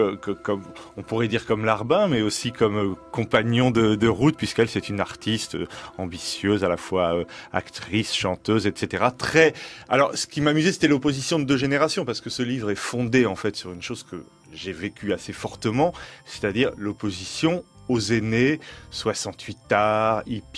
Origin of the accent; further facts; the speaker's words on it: Le Havre, Normandy, France; Moi, j'ai grandi au Havre, vous voyez, c'est pas tout à fait autobiographique.